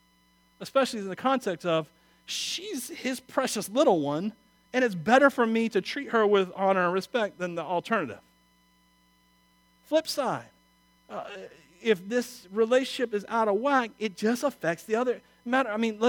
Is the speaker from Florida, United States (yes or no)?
yes; Wauchula, Florida, United States; Sorry, I'm from Wachula.